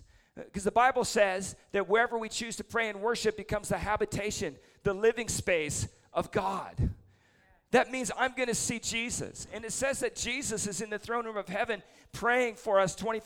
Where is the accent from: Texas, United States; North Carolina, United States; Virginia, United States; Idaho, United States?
Idaho, United States; I grew up in Idaho in a family church, extreme Pentecostals.